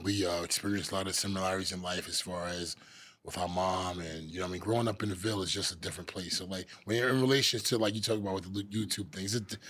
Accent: Miami, Florida, United States; I'll be there. That's my hometown.

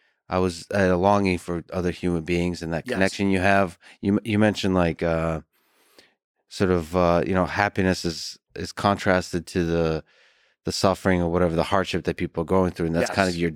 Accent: United States; I'm American through and through

